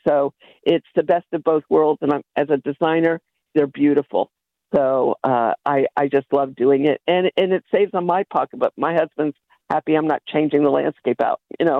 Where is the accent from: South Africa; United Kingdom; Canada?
United Kingdom; Scotland; now in United States; Well, I grew up in Scotland, and I love cottage gardens.